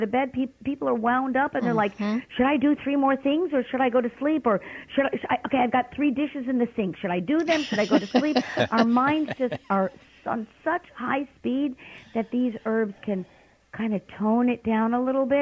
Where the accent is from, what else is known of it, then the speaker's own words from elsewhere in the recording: Brooklyn, New York, United States; excuse me, I'm from Brooklyn.